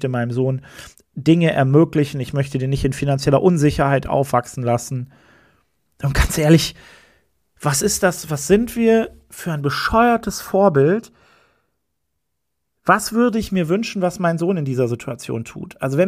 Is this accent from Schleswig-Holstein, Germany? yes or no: yes; Kiel, Schleswig-Holstein, Germany; Also ich komme aus Kiel